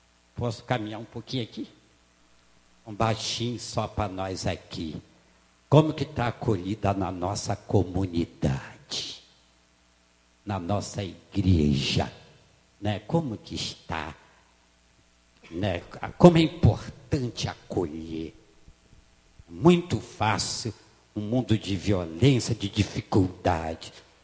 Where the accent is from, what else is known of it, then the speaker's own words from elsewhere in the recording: Rio de Janeiro, Brazil; Eu estava num local no Rio de Janeiro, eu sou do Rio de Janeiro